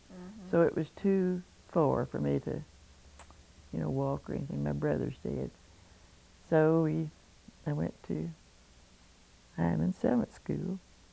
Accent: United States; I grew up here in Knight County, just about 2 miles up from here.

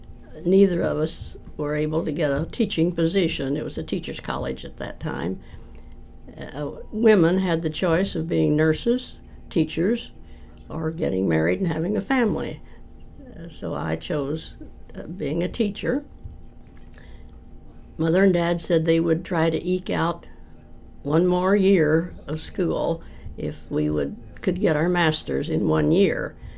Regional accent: Illinois, United States; I was born in Clark County, Illinois.

